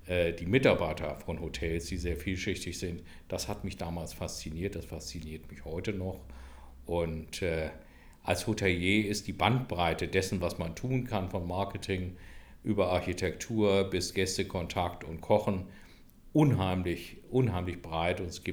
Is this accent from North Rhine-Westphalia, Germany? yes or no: no; Hamburg, Germany; also born or lived in London; dass ich nach meiner Londoner Zeit, als ich zurückgekommen bin nach Deutschland, in meine Heimatstadt Hamburg